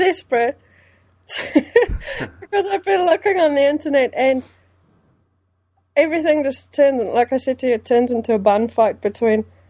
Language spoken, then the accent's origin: English; South Africa; first language Afrikaans; I'm from South Africa's quite tribal, and I'm from a tribe that I'm Afrikaans speaking, white South African